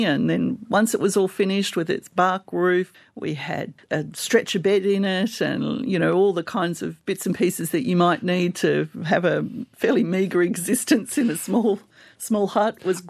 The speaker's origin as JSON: {"language": "English", "town": "Wongwabinda", "region": "New South Wales", "country": "Australia", "tie": "born or raised there", "said": "I grew up on Annawan country, the New England Tablelands, a tiny little community called Wongwabinda, halfway between Gyra and Ebor, not too far away from Armidale. I still think of it in miles, 50 miles from Armidale, and right next door to the Cathedral Rock National Park."}